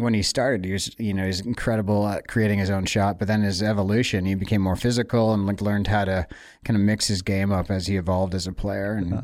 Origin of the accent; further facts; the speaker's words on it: Canada; I grew up in Canada as a Bulls fan.